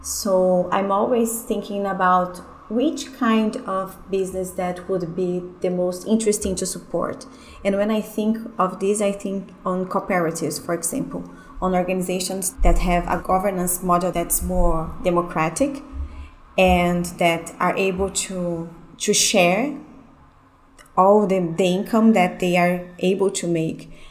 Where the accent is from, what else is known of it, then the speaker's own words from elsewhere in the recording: Brazil; I'm from Brazil. I live in Brazil